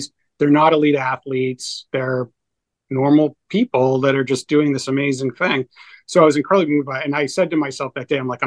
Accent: New England, United States; being born and raised in New England.

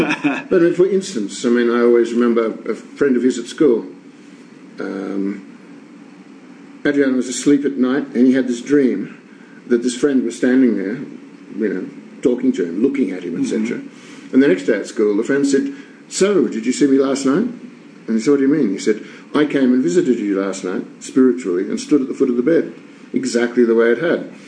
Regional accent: Australia; I come from Australia and I've done some work with the Aborigines

